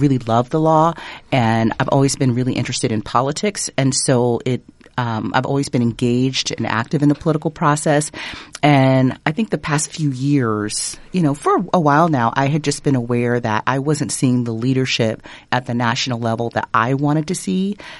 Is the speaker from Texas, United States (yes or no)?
yes; Houston, Texas, United States; So I am a native Houstonian. I'm born and raised in Houston, Texas